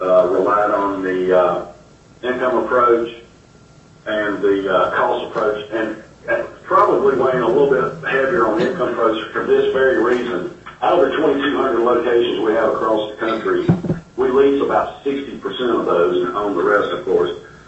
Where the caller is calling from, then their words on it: Tennessee, United States; Obviously, I'm assuming my accent's already giving me away. I'm in Tennessee, we're 3,000 miles away.